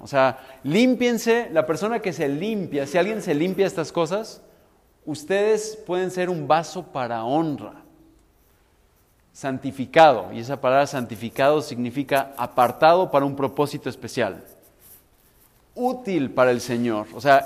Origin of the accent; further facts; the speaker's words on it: Medellín, Antioquia, Colombia; yo vengo de Medellín y en Medellín es muy común el sacrificio de hijos.